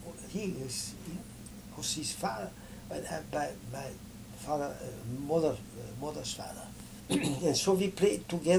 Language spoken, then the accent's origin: English; Berlin, Germany; English is a second language; he came from Leipzig, and I came from Berlin.